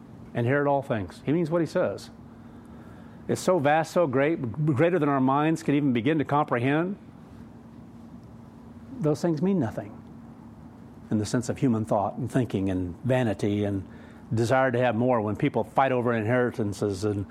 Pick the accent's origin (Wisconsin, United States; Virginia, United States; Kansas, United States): Kansas, United States; And I think of some of the old places where I grew up in Kansas